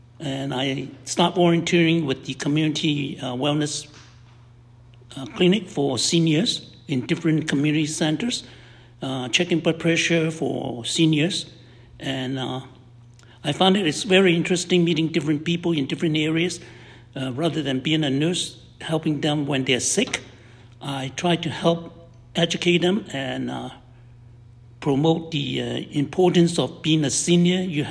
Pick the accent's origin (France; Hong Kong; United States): Hong Kong; moved away as an adult; now in London, Canada; I came from Hong Kong in 1976. I started in Ontario, London, Ontario, and being a nurse from Hong Kong